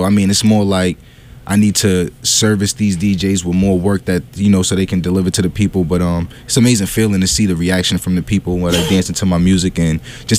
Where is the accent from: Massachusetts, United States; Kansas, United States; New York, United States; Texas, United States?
Massachusetts, United States; Boston; growing up in Roxbury. So that's why I say I'm from Roxbury. All my friends, all my family always lived in Roxbury. So that always been like the heart of where I went in Boston, you know?